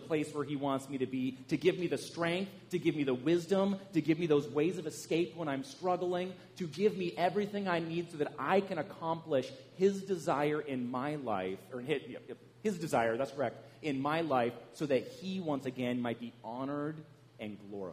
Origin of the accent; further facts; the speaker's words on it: British Columbia, Canada; now in United States; every once in a while, you might recognize that I am a former Canadian. I'm now a naturalized American citizen. I'm originally from British Columbia, though, so I assume a little further across the continent than Pastor Luke is from.